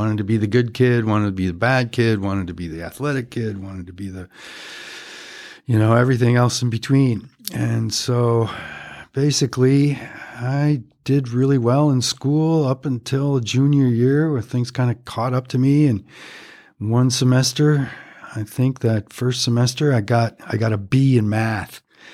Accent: Madison, Wisconsin, United States; moved away as an adult; now in San Diego, United States; And so I come from Madison, Wisconsin. Kind of spent my first 30 years in Madison, basically on the east side.

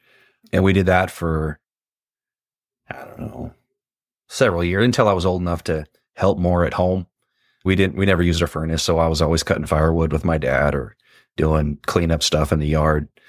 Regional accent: Lincoln, Nebraska, United States; I grew up in Lincoln, Nebraska. I was raised there all through college. I got hired onto Fremont Fire, and that was the first time I moved out. And then I moved back to Lincoln once I got hired on Lincoln Fire.

